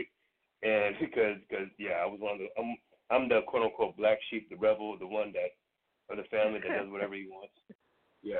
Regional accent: United States; I'm so American. I was born and raised here

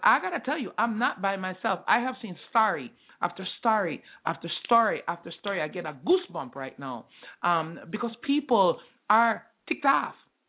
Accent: Jamaica; While I am a black woman, while I am a Jamaican woman, while I am a mother, while I am a sister, while I am a partner, I am all of these things

